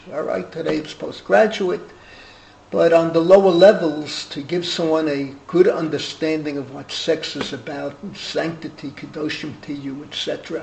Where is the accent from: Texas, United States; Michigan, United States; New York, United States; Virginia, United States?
New York, United States; Bronx; We grew up together in the Bronx. We're exactly the same age.